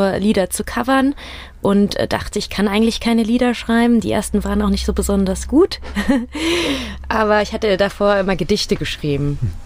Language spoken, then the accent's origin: German; Rüsselsheim, Hesse, Germany; Genau, ich bin in Rüsselsheim groß geworden, in Künstetten genauer gesagt. Das ist ja quasi, gehört zu Rüsselsheim und habe da gelebt, bis ich 18 war.